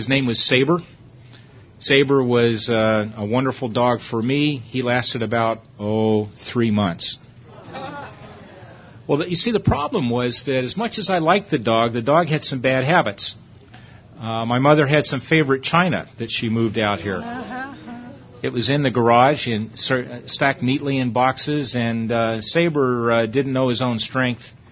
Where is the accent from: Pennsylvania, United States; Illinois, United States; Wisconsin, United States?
Pennsylvania, United States; Pittsburgh; born there; also born or lived in Harrisburg; now in California, United States; I didn't grow up, or at least I wasn't born here in California. I was born back in Pennsylvania. My family, we got at least one Pennsylvanianite. My family comes west part of Pennsylvania. I was born actually in Pittsburgh.